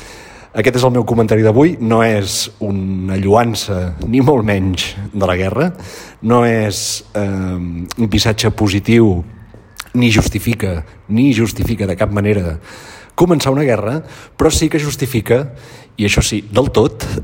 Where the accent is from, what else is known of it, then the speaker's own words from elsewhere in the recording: Begur, Catalonia, Spain; una més petita part ens vam fer insubmisos al meu poble Begur. Me'n recordo que érem 7 o 8, i tenint en compte que és un poble ben petit